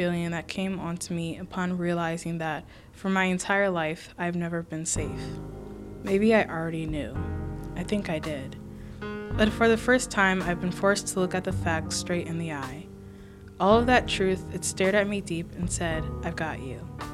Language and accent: English; Oakland, California, United States; Growing up in Oakland, I've been aware of gun violence from a young age.